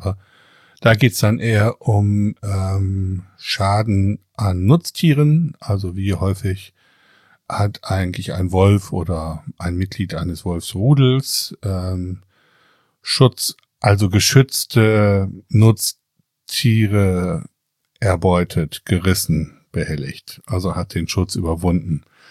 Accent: North Rhine-Westphalia, Germany; Ich bin ja jetzt aus dem Ruhrgebiet und bei uns in Schermbeck oben, Kirchhellen, Bottrop-Kirchhellen, Schermbeck

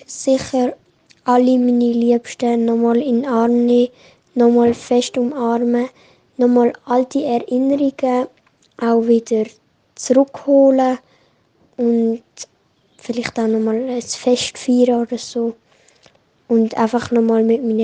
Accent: Diepflingen, Basel-Landschaft, Switzerland; ich bin 12 Jahre alt und ich komme aus Diepflingen.

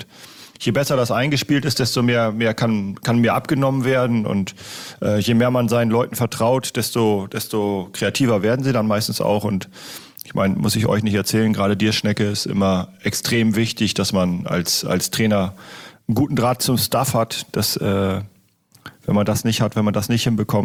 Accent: Lower Saxony, Germany; für mich als Ostfriese ist es schon stadtähnlich

